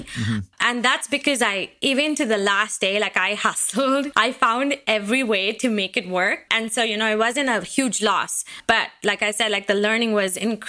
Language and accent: English; Seattle, Washington, United States; I mean, we live in the Pacific Northwest. I am from Seattle, Washington.